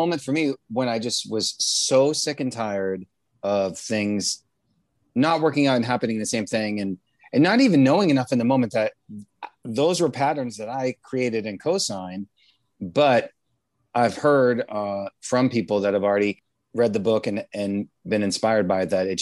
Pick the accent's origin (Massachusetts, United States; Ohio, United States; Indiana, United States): Massachusetts, United States; Boston; now in California, United States; I'm from Boston.